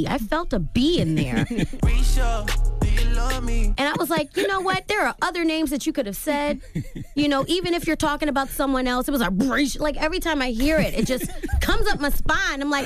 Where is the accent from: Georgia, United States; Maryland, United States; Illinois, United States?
Maryland, United States; Baltimore; I'm from Baltimore City.